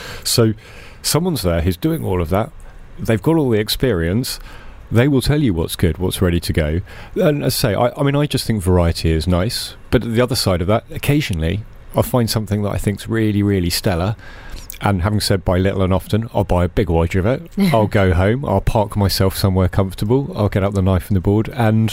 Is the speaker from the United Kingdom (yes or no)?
yes; England, United Kingdom; I'm an Englishman